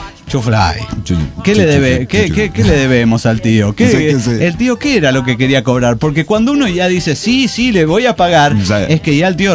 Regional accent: Oaxaca, Mexico; como buen oaxaqueño, vengo a hacerla de pedo

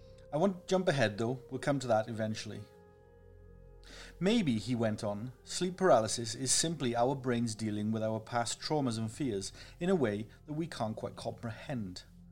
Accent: Wales, United Kingdom; I grew up in the Welsh countryside, a small village deep in the heart of the famous Welsh valleys.

